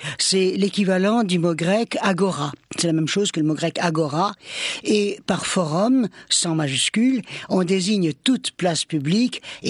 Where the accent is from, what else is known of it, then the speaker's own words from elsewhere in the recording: France; je suis française